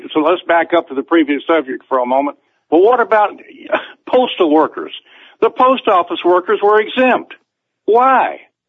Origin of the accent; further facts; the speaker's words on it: Mississippi, United States; I have a friend I grew up with in Mississippi many years ago